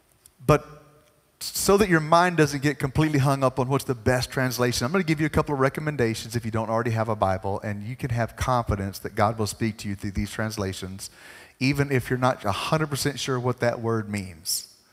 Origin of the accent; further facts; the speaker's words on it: United States; I grew up in America, which means I only know one language.